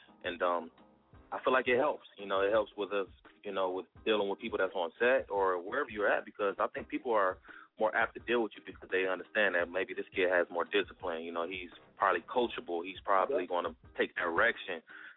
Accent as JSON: {"language": "English", "region": "Michigan", "country": "United States", "said": "Yeah, man. I'm from Michigan, brother, so I'm not too far."}